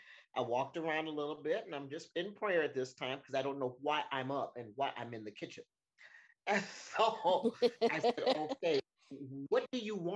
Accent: Minneapolis, Minnesota, United States; now in Houston, United States; I am actually from Minneapolis, Minnesota. I reside in Houston, Texas.

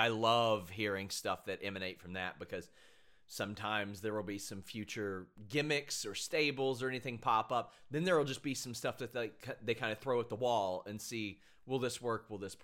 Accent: Kentucky, United States; I do too. I'm from Kentucky, and I hate country.

